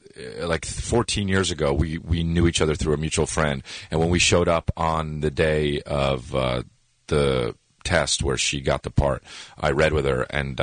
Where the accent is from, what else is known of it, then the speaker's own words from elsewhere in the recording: New Jersey, United States; now in Los Angeles, United States; I grew up in New Jersey.